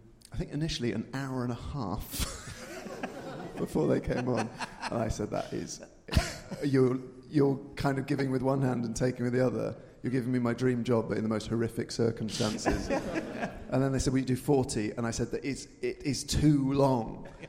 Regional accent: Bristol, South West England, United Kingdom; From Bristol.

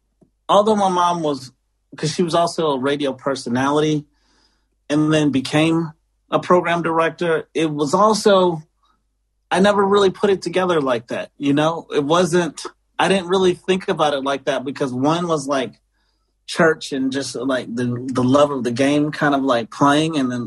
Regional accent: Calumet City, Illinois, United States; also born or lived in Markham; now in Los Angeles, United States; I was born in Markham, Illinois. Grew up in the Calumet City, Dalton area, which is a south suburb. It's about 35 minutes drive to downtown Chicago. So grew up there, went to Thornwood High School

